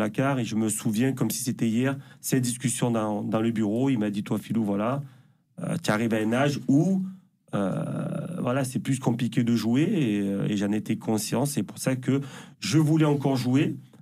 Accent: Mayotte; moi, je suis insulaire, je viens de Mayotte, je viens des îles.

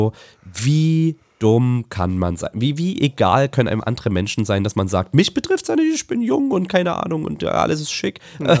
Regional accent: Saxony, Germany; ihr wisst ja, ich komme aus dem Vogtlandkreis.

